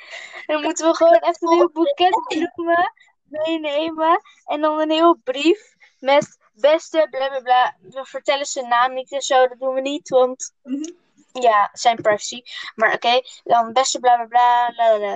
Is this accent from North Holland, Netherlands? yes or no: no; Almere, Flevoland, Netherlands; born there; Ik ben 11 jaar oud. Ik ben geboren in Almere, in Nederland.